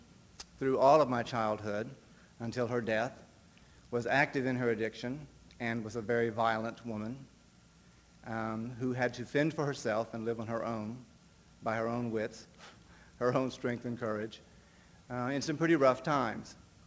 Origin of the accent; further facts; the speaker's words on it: Texas, United States; I grew up in Texas, in a small community, mostly ranching.